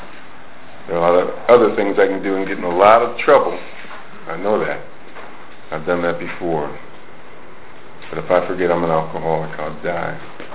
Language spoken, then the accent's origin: English; Maplewood, New Jersey, United States; I grew up in Jersey. I grew up in a suburb of Newark called Maplewood, New Jersey. It was a beautiful, really, really nice, pleasant suburb. Very ethnic community, a lot of Italians.